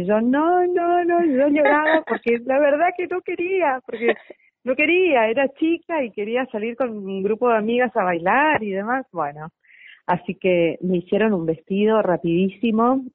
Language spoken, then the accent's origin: Spanish; Bella Vista, Corrientes, Argentina; Yo soy de Bellavista, sí. Nací en Bellavista y, bueno, desde los 5 años que bailo en la comparsa.